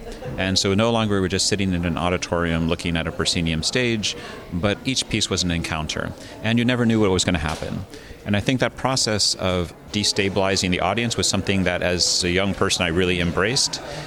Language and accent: English; United States; born there; I was born in America, and I had a very traditional American education.